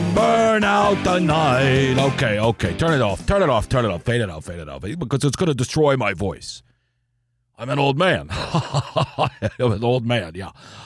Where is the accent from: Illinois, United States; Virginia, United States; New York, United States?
New York, United States; Brooklyn; You know, I grew up in Brooklyn. I made a lot of good friends when I was in school